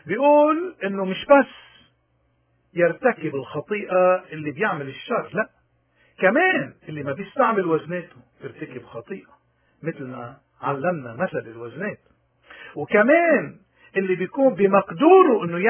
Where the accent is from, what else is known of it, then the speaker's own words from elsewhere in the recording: Lebanon; ونحن كلبنانيين أحرار لا تعودنا نكون خرس ولا بكم ولا عمي